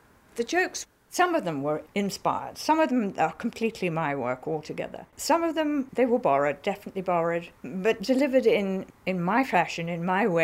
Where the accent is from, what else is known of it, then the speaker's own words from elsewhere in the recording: United Kingdom; I mean, I'm British to the core, and I laugh at all kinds of things that other people wouldn't find amusing.